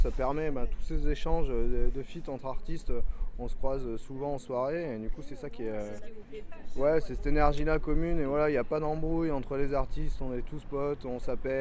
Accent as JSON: {"language": "French", "town": "Clermont-Ferrand", "region": "Auvergne-Rhône-Alpes", "country": "France", "said": "moi je suis de Clermont-Ferrand."}